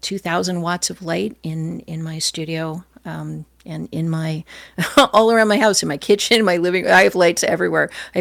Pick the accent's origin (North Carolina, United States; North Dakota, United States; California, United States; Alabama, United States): California, United States; also born or lived in New Hampshire; And I'm from Southern California where it's really sunny. And I've also lived in New England, in New Hampshire